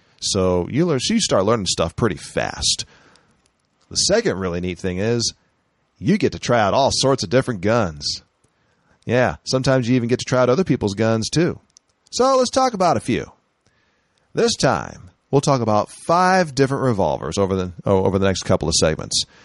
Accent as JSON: {"language": "English", "town": "San Francisco", "region": "California", "country": "United States", "said": "Oh, why wait? Heck, I'm from San Francisco."}